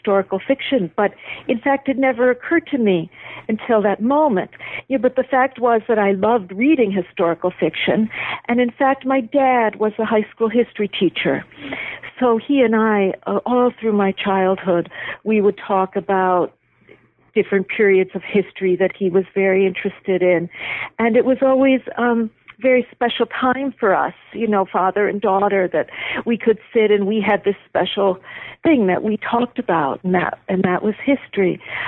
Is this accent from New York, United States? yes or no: yes; Buffalo, New York, United States; born or raised there